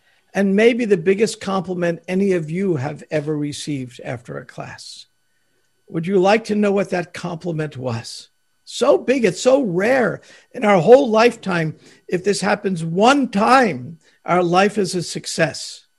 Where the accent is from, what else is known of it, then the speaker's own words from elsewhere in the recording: New Jersey, United States; I am from New Jersey, and those of us from New Jersey always confess that even for us, English is a second language.